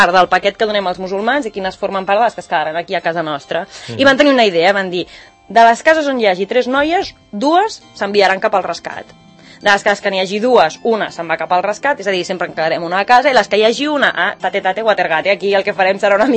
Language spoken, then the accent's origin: Catalan; Barcelona, Catalonia, Spain; sóc de Barcelona.